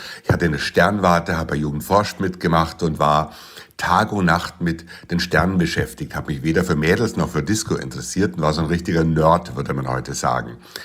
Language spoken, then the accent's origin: German; Munich, Bavaria, Germany; born there; ich bin 1963 in München geboren